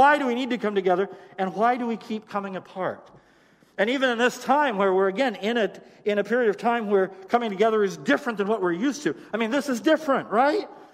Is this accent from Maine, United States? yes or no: yes; Limington, Maine, United States; I lived in southern Maine, so I grew up in Chesterville, but we called it Limington, and some of you might know where Limington is. It's a little town in southern Maine that's a lot like Chesterville.